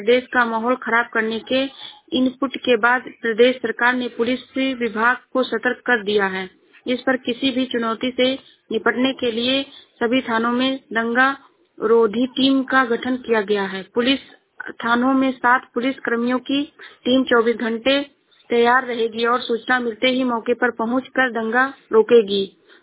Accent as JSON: {"language": "Hindi", "region": "Uttar Pradesh", "country": "India", "said": "मैं जिला श्रावस्ती से हूँ।"}